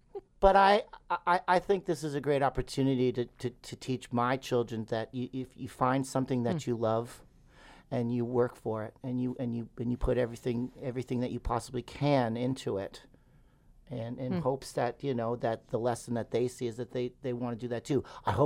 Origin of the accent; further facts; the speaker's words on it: Ontario, Canada; now in Winnipeg, Canada; Kara and I are both from away. She's from Alberta, I'm from Ontario. And we met here in Winnipeg.